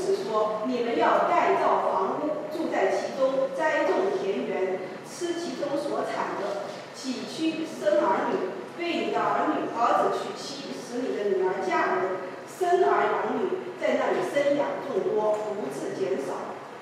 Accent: China; 我们知道我们中国人对日本人真的是有很多的

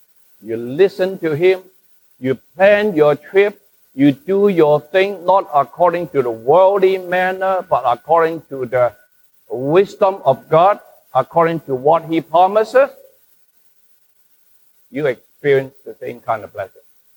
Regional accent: Hong Kong; I come from Hong Kong, you know what I mean.

